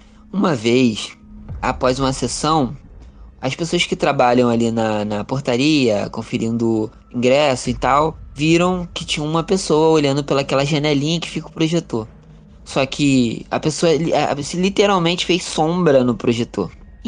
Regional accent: Cabo Frio, Rio de Janeiro, Brazil; sou daqui da cidade de Cabo Frio.

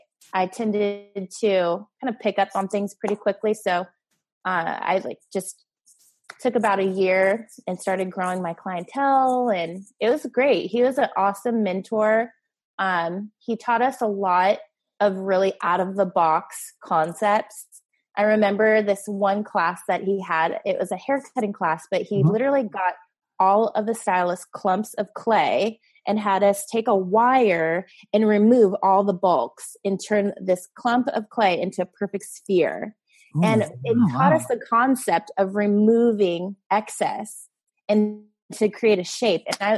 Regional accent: California, United States; now in San Clemente, United States; I'm originally from LA County, and I've been doing hair for 15, 16 years now, and my life took me over to Orange County

